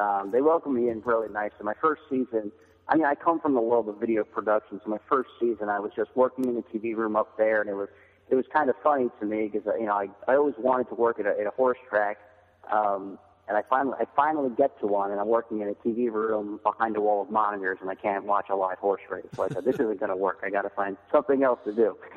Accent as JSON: {"language": "English", "region": "New York", "country": "United States", "tie": "born or raised there", "said": "Yeah, well, you know, I'm from New York. It's funny because I grew up probably 10 minutes from Belmont Park, but the first track I ever went to was Saratoga."}